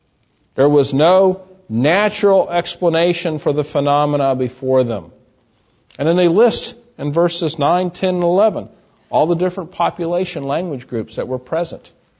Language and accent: English; Texas, United States; also born or lived in New Jersey; People would find out I was from Texas. Oh, you're from Texas. You know, you talk funny down there.